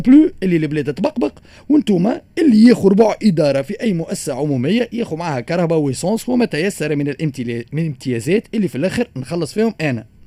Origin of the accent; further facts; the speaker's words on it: Tunisia; انا كمواطن تونسي الدوله متاعي ولات تضر فيا